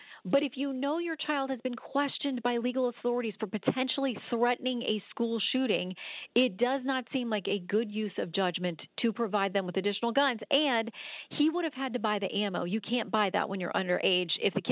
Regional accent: the South, United States; Now, listen, where I grew up in the South, everybody had guns.

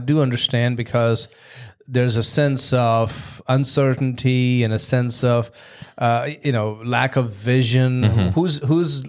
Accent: India; the times that I grew up in India, you know, going to school in the 70s and the 80s.

